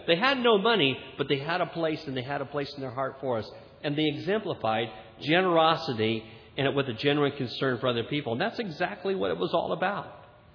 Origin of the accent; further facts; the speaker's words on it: California, United States; I got off the airplane in Russia, and I'm from California, and I've never been in real cold weather